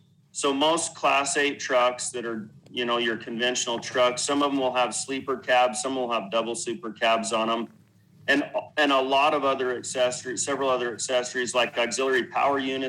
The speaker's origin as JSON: {"language": "English", "region": "Idaho", "country": "United States", "tie": "born or raised there", "said": "I grew up in Southern Idaho and had a lot of background in like the fab industry, like the metal fab industry and farming in general. I grew up on a farm"}